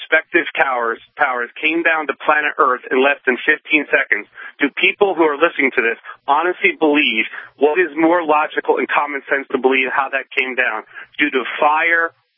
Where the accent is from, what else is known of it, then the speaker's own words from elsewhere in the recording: New Jersey, United States; I'm from New Jersey, and it's a very touchy subject for me because I lost a loved one in the towers on 9/11.